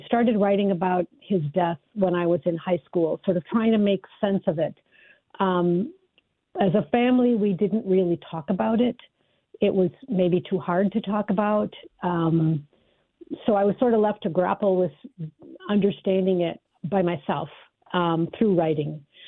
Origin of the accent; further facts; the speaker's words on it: Duluth, Minnesota, United States; it's about growing up in Duluth, and it essentially covers 2 years of my life when I was a small child, maybe the years I was 8 and 9.